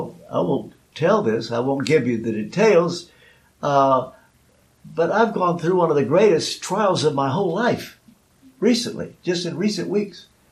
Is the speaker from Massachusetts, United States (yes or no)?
no; Kentucky, United States; In my home state of Kentucky, in the last couple days, there have been over 75 people killed overnight through a tornado.